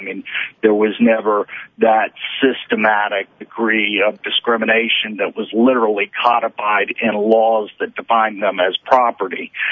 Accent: Deep South, United States; Well, I grew up in the Deep South, and I think that, you know, when you grow up there and you see particularly the continuing economic disparities between blacks and whites

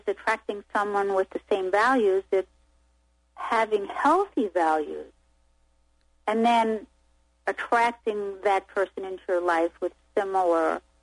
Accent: New York, United States; 1,000 years ago, when I was growing up in New York, and you know, a tough neighborhood

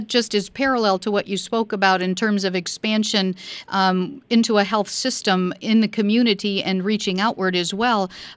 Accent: Hillsdale, Michigan, United States; I grew up in Hillsdale, so used to be in Jackson quite a bit.

